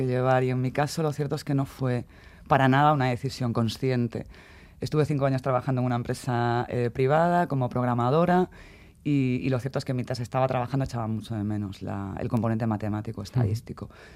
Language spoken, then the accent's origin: Spanish; Galicia, Spain; soy gallega